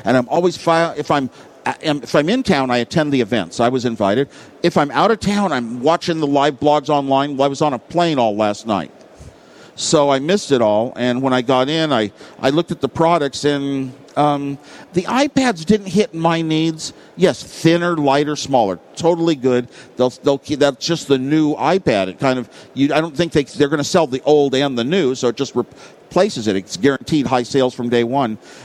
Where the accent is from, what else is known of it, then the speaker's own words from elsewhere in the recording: Los Gatos, California, United States; There's a printer in my hometown of Los Gatos, California, and he makes pads of cash for me